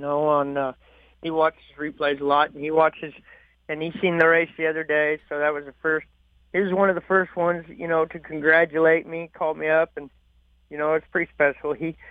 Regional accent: Kansas, United States; moved away; Originally, we're from Kansas, and we got a lot of family in Kansas, so I wanted to come out this way and get closer to family.

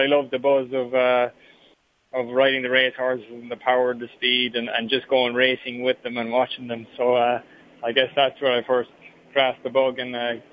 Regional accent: Tralee, County Kerry, Ireland; I was born in Tralee in County Kerry, and we live just outside the town. Always had animals on the farm, whether it was horses, cows, sheep.

